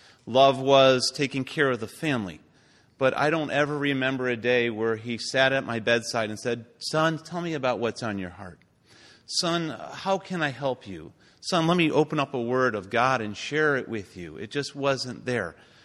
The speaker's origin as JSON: {"language": "English", "town": "Toledo", "region": "Ohio", "country": "United States", "tie": "born or raised there", "also_born_or_lived": "New Jersey", "said": "I was born in New Jersey. I never had time to pick up the language, but I found myself growing up for the first 10 years of my life in Toledo, Ohio."}